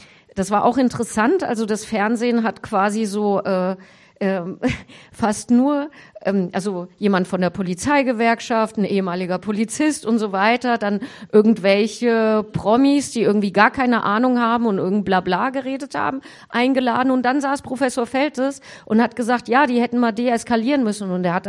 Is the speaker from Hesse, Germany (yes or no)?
yes; Hesse, Germany; wir kommen ja aus Mittelhessen